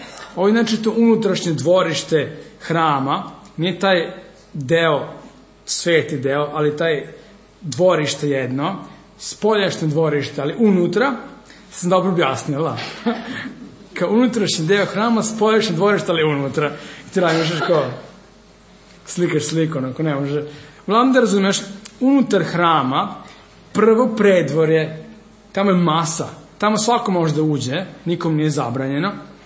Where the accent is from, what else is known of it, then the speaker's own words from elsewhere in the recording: Vojvodina, Serbia; accent: Vojvodina; Ja kada mi Beograd, kao, gde si Lala? Znači, imam akcenat.